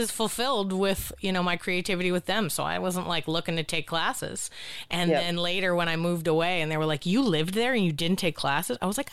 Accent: Boston, Massachusetts, United States; also born or lived in New York; I grew up in Boston. I lived in New York for 10 years during UCB's height

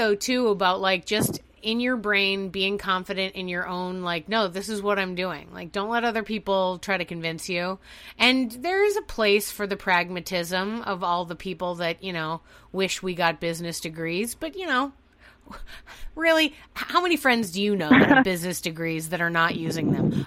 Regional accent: Boston, Massachusetts, United States; I grew up in Boston, though, so a lot of Boston is about romanticizing New York.

